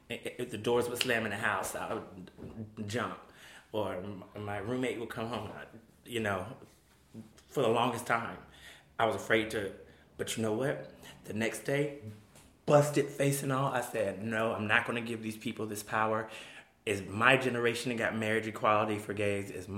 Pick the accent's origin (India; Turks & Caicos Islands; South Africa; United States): United States; the South; Like I said, I'm from the South. There's some real bigots.